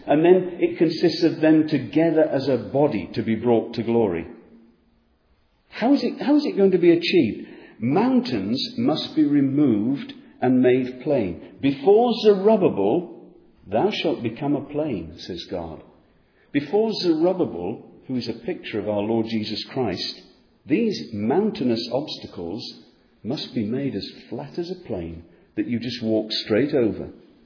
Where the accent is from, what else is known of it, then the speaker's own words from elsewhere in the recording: North West England, United Kingdom; Growing up in the Lake District and spending a lot of time there